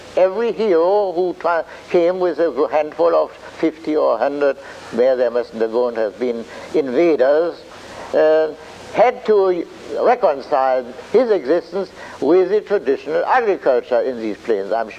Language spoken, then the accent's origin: English; United States; You are an immigrant from Germany, I am, and I am an American.